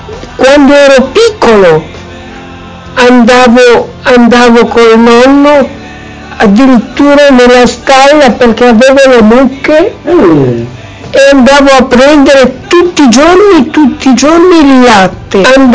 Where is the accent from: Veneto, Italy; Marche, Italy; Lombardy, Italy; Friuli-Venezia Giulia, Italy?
Lombardy, Italy; Magenta; born there; Sono nato a Magenta, il mio quartiere è Gallaratese.